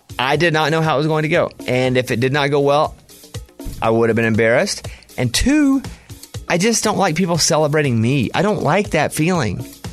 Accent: Mount Pine, Arkansas, United States; He's from Delight, Arkansas. And if I'm from Mount Pine, Arkansas, I tell the story.

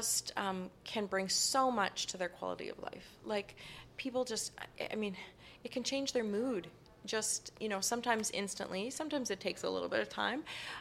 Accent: Saskatchewan, Canada; Because my summer jobs were in my hometown, working in their nursing home.

